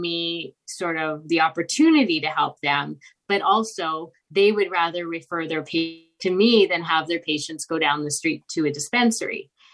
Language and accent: English; Canada; Yes, I'm from Canada, so I'm a family physician here.